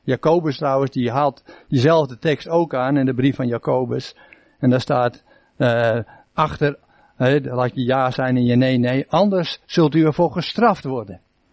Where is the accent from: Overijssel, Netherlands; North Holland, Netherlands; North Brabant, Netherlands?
North Holland, Netherlands; Amsterdam; ik ben ook een Amsterdammer